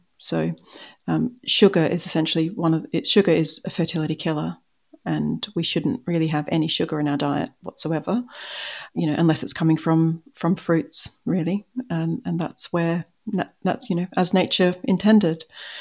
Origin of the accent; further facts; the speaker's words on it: Australia; I'm Australian, and the supermarkets are set up a little differently here